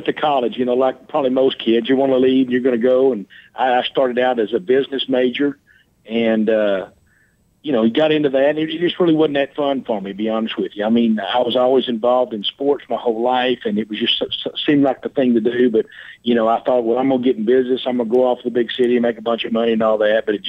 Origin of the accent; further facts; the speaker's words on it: Sulphur Springs, Texas, United States; Well, I'm originally from Sulphur Springs and had the opportunity, grew up here on a dairy farm and just went to high school here and played for Don Poe.